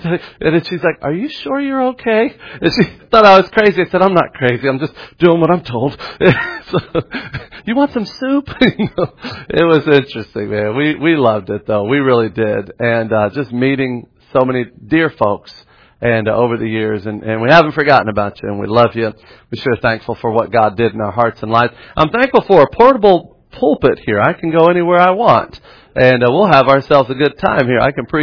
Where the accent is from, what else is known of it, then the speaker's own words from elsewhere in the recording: Florida, United States; And I'm from Florida. You're allowed to have guns.